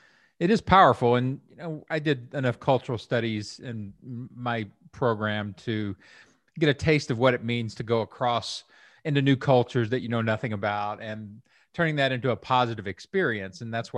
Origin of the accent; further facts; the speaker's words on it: Kentucky, United States; I'd be like, well, I'm from Kentucky, and they would laugh.